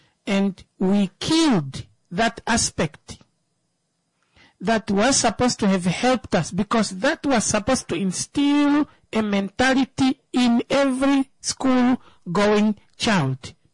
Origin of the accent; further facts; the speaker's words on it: Zambia; I grew up in Zambia because my uncle was, I used to go to Zambia to my uncle's house.